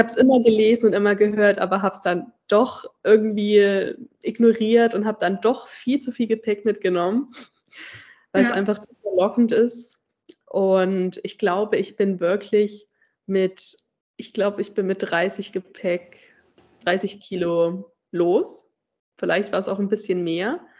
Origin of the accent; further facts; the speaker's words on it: Germany; zum Beispiel jetzt Deutschland, würde ich mal behaupten, da wo ich herkomme.